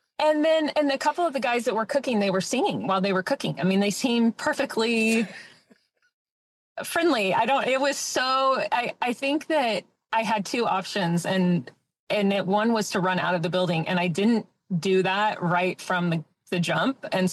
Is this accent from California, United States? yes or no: yes; California, United States; And they were fascinated that I was from California.